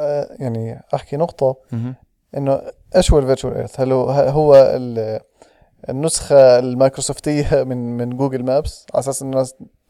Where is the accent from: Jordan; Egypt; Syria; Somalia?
Jordan; مجموعه من الديفلوبرز المتحمسين للغه البرمجه بتكنولوجيا دوت نت عندنا في الاردن هون